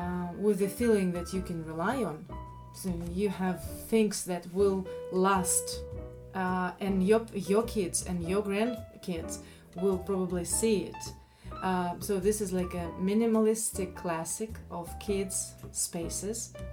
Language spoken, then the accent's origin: English; Siberia, Russia; I'm Russian, and I come from Siberia, where the nature dictates.